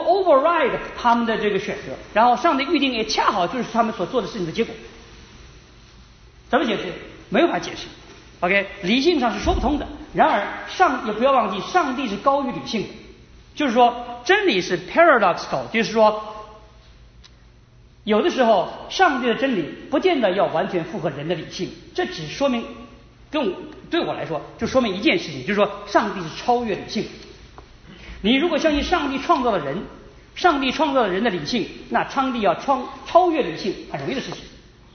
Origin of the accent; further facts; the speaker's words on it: China; 我们中国人